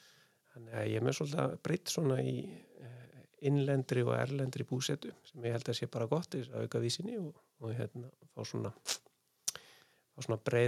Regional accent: Reykjavík, Capital Region, Iceland; now in Hrafnagil, Iceland; Já, ég fættur uppalinn í Reykjavík en hef búið á Akureyri, nei, á Hrafnagili, í Eyjafjarðarsveit í hvað, tæp 20 ár. Þannig að ég á svona tvískipt líf milli landsbyggðar og höfuðborgarinnar

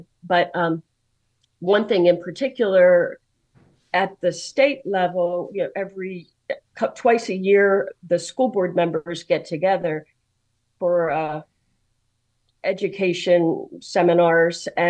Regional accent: Baltimore, Maryland, United States; I grew up in West Baltimore where the riots were, and it was predominantly black.

